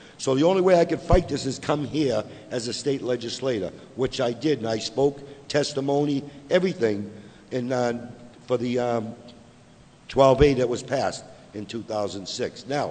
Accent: Londonderry, New Hampshire, United States; I was a resident, just like everyone else here, sitting here, in my hometown in Londonderry

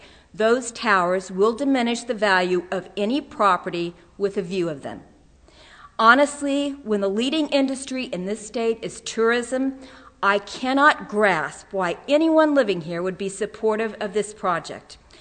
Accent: Kansas City, Missouri, United States; Like the previous gentleman, I'm also from the middle of the country. I'm originally from Kansas City.

